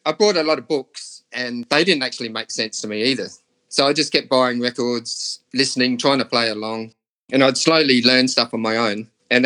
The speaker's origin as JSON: {"language": "English", "town": "Salisbury East", "region": "South Australia", "country": "Australia", "tie": "born or raised there", "said": "I was born in Prospect until I was about one. I lived there, and then I grew up in Salisbury East."}